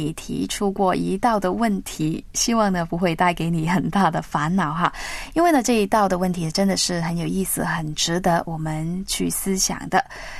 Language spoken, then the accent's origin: Chinese; China; 那我们中国人呢是最讲究实际的